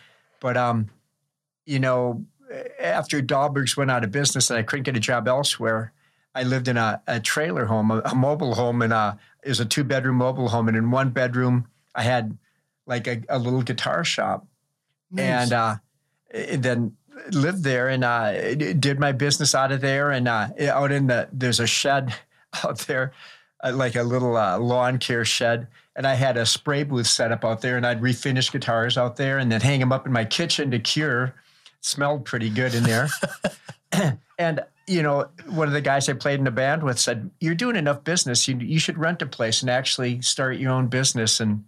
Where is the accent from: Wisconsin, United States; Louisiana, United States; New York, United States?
Wisconsin, United States; Marshfield; now in La Crosse, United States; Well, I was born and raised in Marshfield, Wisconsin, moved to La Crosse when I was 21, worked various jobs.